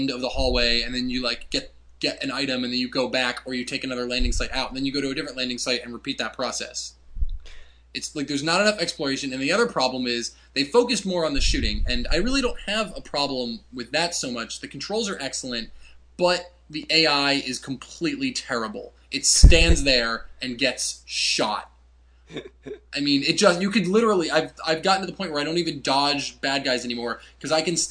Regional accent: New Jersey, United States; I played Rutgers because I'm from New Jersey.

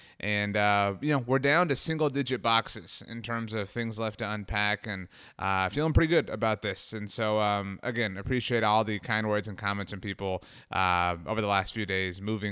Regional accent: Brownsville, Texas, United States; I grew up in Brownsville, Texas. My high school colors were brown and gold.

